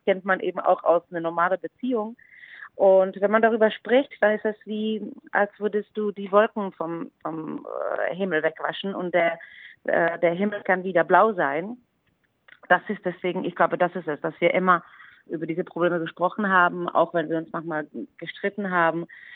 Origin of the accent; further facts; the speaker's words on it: Czechia; German is a second language; weil ich bin eine Tschechin, also eine Ausländerin.